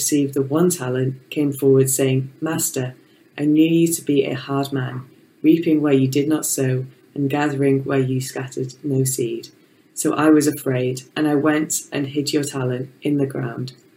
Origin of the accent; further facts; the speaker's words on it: Wales, United Kingdom; So I'm born and raised on Anglesey and I have a real heart for the youth and the island.